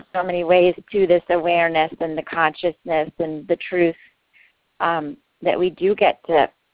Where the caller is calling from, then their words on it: Hilton Head, South Carolina, United States; Hey, I am calling from Hilton Head, South Carolina.